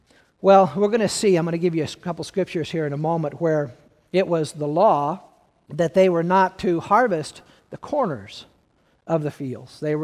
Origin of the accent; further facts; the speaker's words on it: Peoria, Illinois, United States; I grew up out in Peoria, pretty large family, not much of an education on my mom or my dad's side